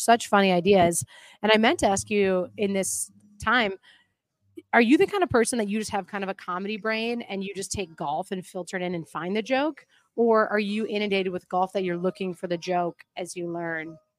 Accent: Minnesota, United States; I'm pretty Minnesotan.

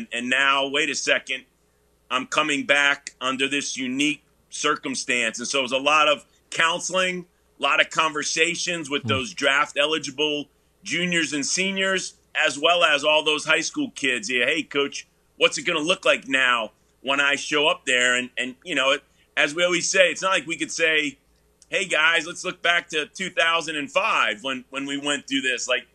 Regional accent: New York, United States; we're both from New York

